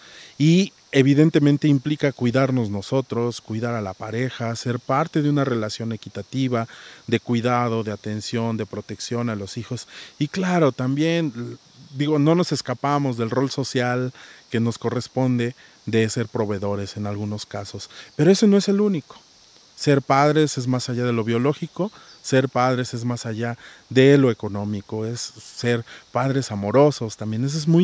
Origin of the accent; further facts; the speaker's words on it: Xalapa, Veracruz, Mexico; de Jalapa